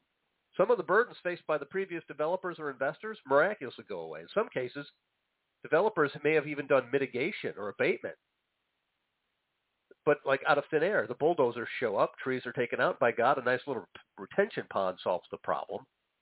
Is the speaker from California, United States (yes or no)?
no; Illinois, United States; even though my home state of Illinois, my original home state, actually outproduces Iowa